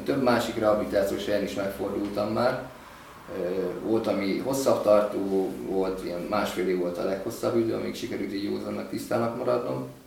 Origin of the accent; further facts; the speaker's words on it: Budapest, Hungary; born there; 38 éves vagyok, ezt mondtam, én Budapesten születtem egyébként. Hát egy szegényebb családban